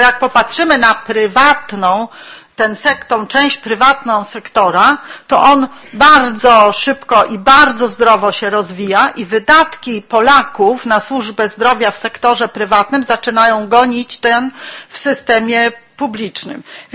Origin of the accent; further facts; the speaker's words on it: Poznań, Greater Poland Voivodeship, Poland; ja jestem z Poznania